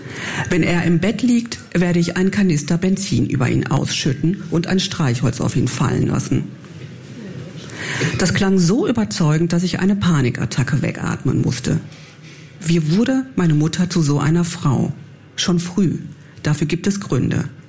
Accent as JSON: {"language": "German", "town": "Herne", "region": "North Rhine-Westphalia", "country": "Germany", "tie": "born or raised there", "said": "In Herne aufzuwachsen ist schon eher..."}